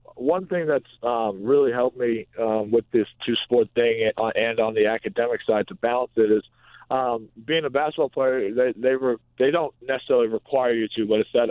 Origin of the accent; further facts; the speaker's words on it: Boston, Massachusetts, United States; I mean, it's just like growing up in the New England area in Boston, Massachusetts.